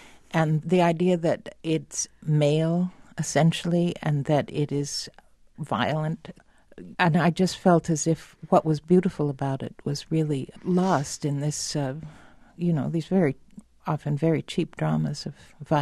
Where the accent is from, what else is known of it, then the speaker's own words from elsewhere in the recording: Idaho, United States; I grew up in small town, northern Idaho, west of Montana.